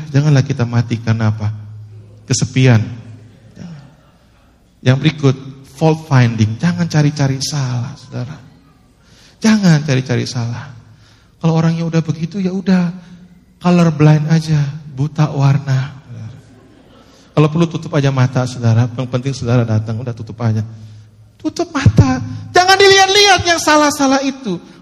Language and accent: Indonesian; Philippines; Indonesian is a second language; Ini kan saya dari Filipin toh.